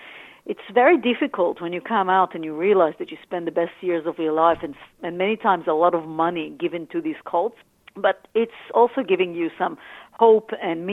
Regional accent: Tel Aviv, Tel Aviv District, Israel; I grew up in Tel Aviv.

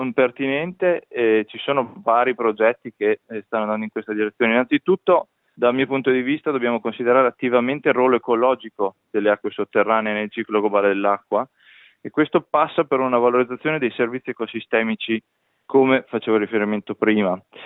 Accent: Parma, Emilia-Romagna, Italy; moved away as an adult; also born or lived in Spain; now in Perth, Australia; Effettivamente sono nato a Parma e ho studiato a Parma, quindi sono quasi un parmigiano doc, anche se in realtà da più di 15 anni vivo all'estero, ho vissuto in Spagna e poi da 7 anni a questa parte sono a Perth in Western Australia.

